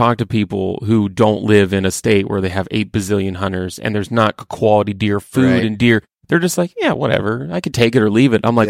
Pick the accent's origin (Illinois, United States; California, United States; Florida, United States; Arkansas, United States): Illinois, United States; I come from Illinois.